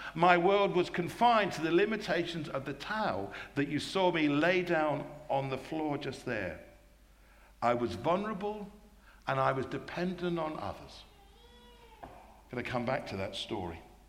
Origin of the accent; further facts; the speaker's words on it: United Kingdom; So being British, we were organized for first thing in the morning